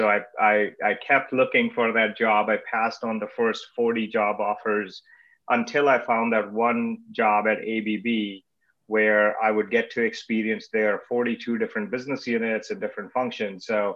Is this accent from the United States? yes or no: no; Delhi, India; I grew up in India, in Delhi